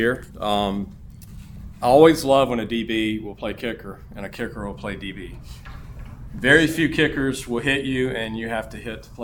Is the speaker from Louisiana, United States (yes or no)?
yes; Baton Rouge, Louisiana, United States; I grew up in Baton Rouge, so that's pretty good.